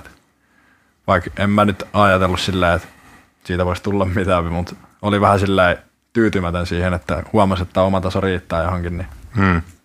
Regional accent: Hämeenkyrö, Pirkanmaa, Finland; also born or lived in Naantali; Silloin kun synnyin Tyksissä. No en mä ihan hirveän kauan täällä ehtinyt asua. Joku 8-9 kuukautta ehkä. Sitten muutettiin Hämeenkyrön tuonne Tampereen lähelle.

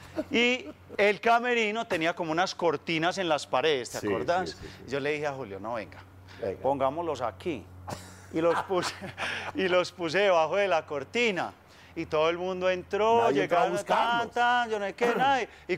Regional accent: Colombia; nosotros venimos de Colombia

